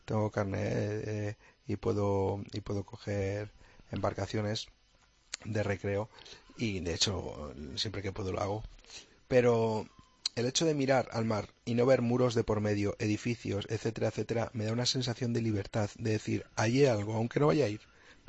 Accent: Madrid, Community of Madrid, Spain; Yo vivo en ciudad, yo soy de Madrid, claro.

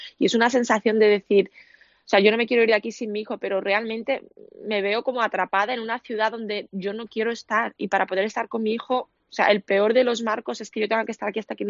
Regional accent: Lleida, Catalonia, Spain; yo me casé en Lérida, yo soy de Lérida.

